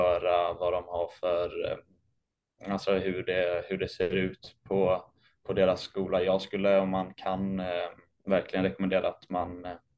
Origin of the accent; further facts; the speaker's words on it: Sweden; serveträning på college, skulle jag säga är den stora skillnaden jämfört med hemma i Sverige.